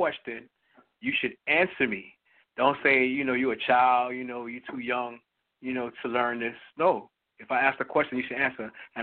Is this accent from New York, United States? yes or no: yes; New York City, New York, United States; I grew up in New York City, Manhattan, Bronx, Brooklyn.